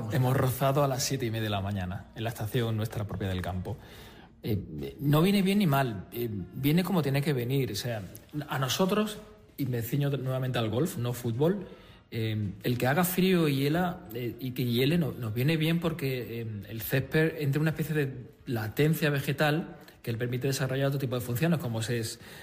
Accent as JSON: {"language": "Spanish", "town": "Córdoba", "region": "Andalusia", "country": "Spain", "lives_now": "Talavera de la Reina, Spain", "said": "Yo soy cordobés, aunque llevo ya media vida en Talavera, sigo siendo cordobés"}